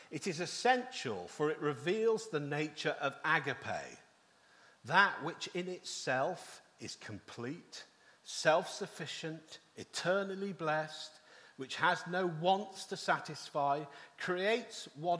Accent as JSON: {"language": "English", "region": "England", "country": "United Kingdom", "said": "because we don't like speaking about things like this when we're English."}